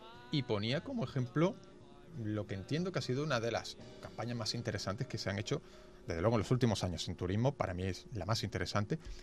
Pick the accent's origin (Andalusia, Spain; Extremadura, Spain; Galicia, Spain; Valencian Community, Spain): Andalusia, Spain; Málaga; siendo yo malagueño